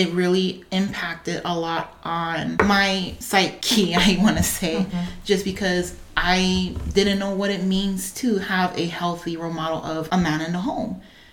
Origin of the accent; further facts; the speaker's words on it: Hawaii, United States; moved away as an adult; So I am originally from the Big Island of Hawaii. I am the youngest of my mother's four children. For the first 21 years of my life living on the islands